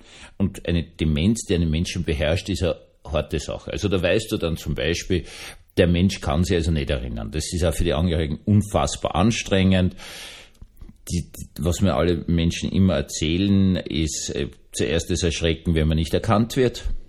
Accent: Vienna, Austria; ich bin Wiener, also ich sage natürlich in Wirklichkeit Pickerl

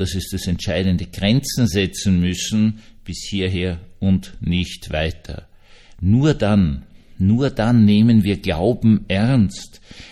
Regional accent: Austria; Auch wenn wir das gerade als Österreicher nicht gerne hören

